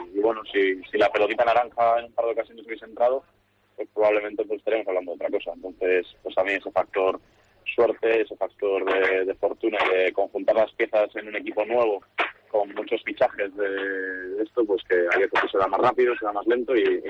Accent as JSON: {"language": "Spanish", "town": "Torrelavega", "region": "Cantabria", "country": "Spain", "said": "Yo soy de Torre la Vega, yo sé lo que tiene el prueba"}